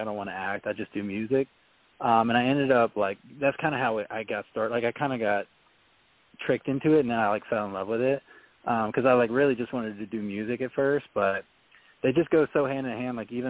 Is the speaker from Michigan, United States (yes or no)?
no; Louisiana, United States; also born or lived in Los Angeles; I grew up in Louisiana, and I do not miss the humidity. I was in L.A. for forever.